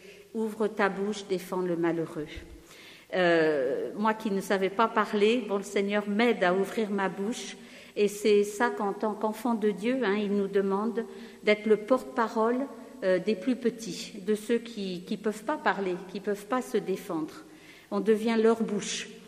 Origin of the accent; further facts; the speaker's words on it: Paris, Île-de-France, France; je suis parisienne et je suis infirmière sage-femme.